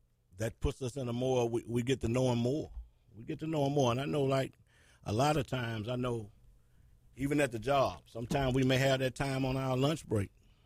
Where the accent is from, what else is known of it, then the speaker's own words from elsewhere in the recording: Alexandria, Louisiana, United States; We're from Alexandria, Louisiana, and we attend Wooddale Baptist Church.